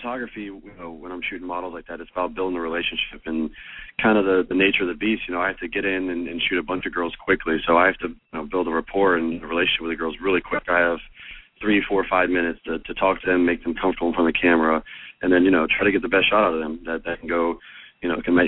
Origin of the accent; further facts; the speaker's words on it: Tampa, Florida, United States; I'm from Tampa, Florida, originally.